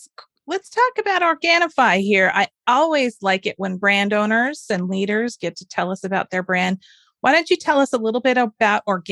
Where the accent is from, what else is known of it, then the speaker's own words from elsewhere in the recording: Santa Monica, California, United States; born there; And I was born in Santa Monica, which is not close to San Diego per se